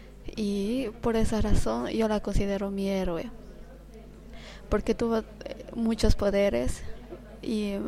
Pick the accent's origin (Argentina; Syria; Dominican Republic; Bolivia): Bolivia; vengo de Bolivia.